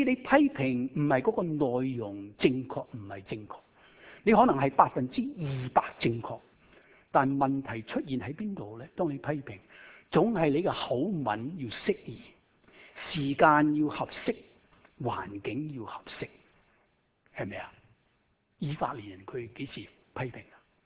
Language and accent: Cantonese; Shanghai, China; accent: Shanghai; Cantonese is a second language; 我是上海人，有時你聽我講到講廣東話是不是有些上海口音啊？